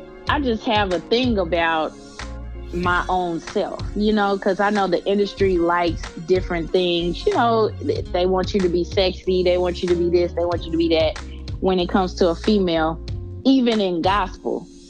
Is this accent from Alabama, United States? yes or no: no; Tulsa, Oklahoma, United States; moved away; as I was growing up in Tulsa, Oklahoma, when I came to Dallas, there were some people that were already, you know, on the music scene